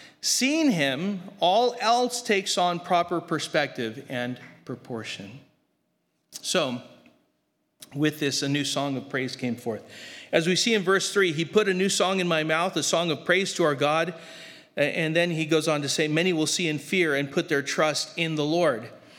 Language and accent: English; Grand Terrace, California, United States; Here, I grew up in Grand Terrace, and so I'd make trips down to Grand Terrace.